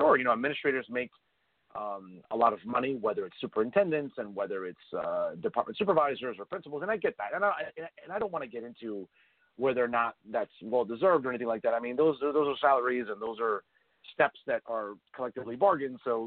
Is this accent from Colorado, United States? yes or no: no; West New York, New Jersey, United States; I grew up in West New York, a great school district for as long as I remember, from elementary school into high school.